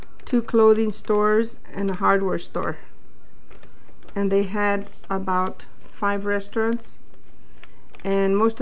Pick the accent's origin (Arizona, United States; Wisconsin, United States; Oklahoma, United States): Arizona, United States; Miami; born there; I was born in Miami, Arizona.